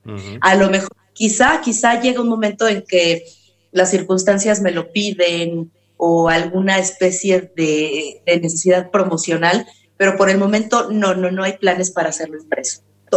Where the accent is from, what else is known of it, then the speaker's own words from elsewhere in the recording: Mexico City, Mexico; Yo nací, crecí, vivo en la Ciudad de México.